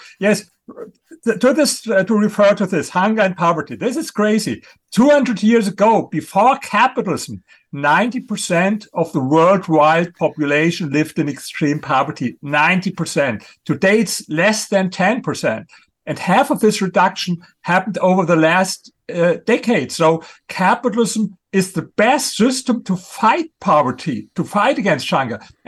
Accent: Germany; accent: German; English is a second language; I come from Germany, what you see with my accent.

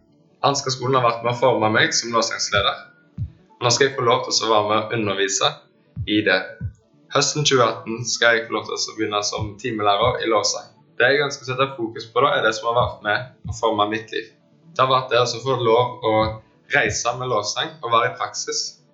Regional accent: Karmøy, Rogaland, Norway; Jeg 21 år, jeg kommer fra Karmøy.

